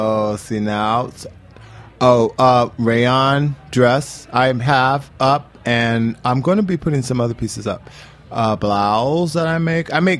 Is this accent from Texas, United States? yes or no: no; Ohio, United States; I'm from Ohio, don't forget. We love pockets.